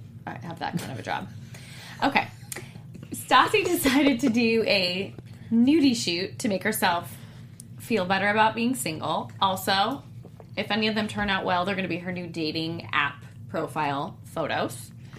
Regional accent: East Coast, United States; but I am from the East Coast

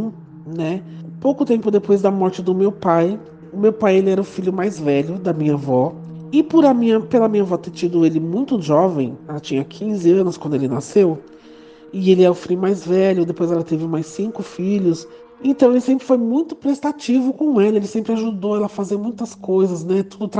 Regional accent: São Paulo, Brazil; Eu sou de São Paulo

